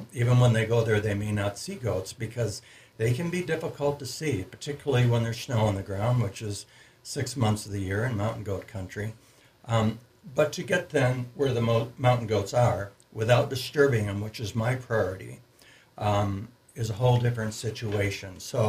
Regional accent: Michigan, United States; from a very young child growing up in Michigan in much different country than this.

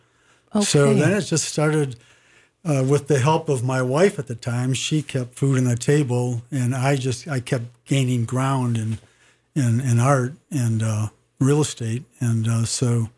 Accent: Midwest, United States; Well, I was raised in the Midwest, and I was one of those youngsters that wanted to be away from my family as soon as possible.

